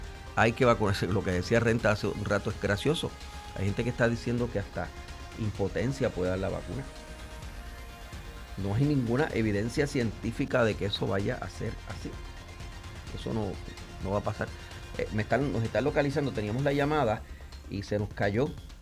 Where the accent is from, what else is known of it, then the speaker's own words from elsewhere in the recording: Puerto Rico; Usted sabe cómo somos los puertorriqueños, ¿verdad?